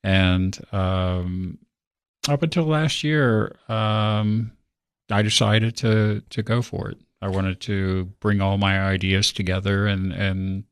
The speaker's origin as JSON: {"language": "English", "town": "Hamilton", "region": "Ohio", "country": "United States", "lives_now": "Tennessee, United States", "said": "I'm originally from the Cincinnati area, Hamilton, Ohio."}